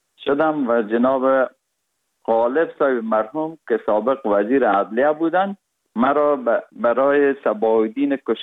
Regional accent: Kabul, Afghanistan; also born or lived in Parwan; تولدم در ولایت پروان شده و بعد از او 40 روزه بودیم که پدرم مرا کابل آورد، چون وظیفهشان در کابل بود و ما در سایه کوتی سنگی کابل بزرگ شدیم.

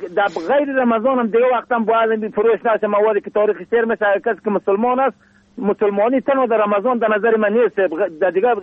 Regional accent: Ajar, Bamyan, Afghanistan; سب، از رسوالی تحمر رسل جای قریه آجر، فیلن در قریه کاغور زندگی میکنم سب، ولایت ما بامیان.

